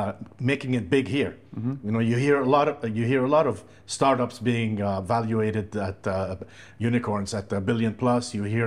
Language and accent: English; Saudi Arabia; English is a second language; I'm Saudi Arabia.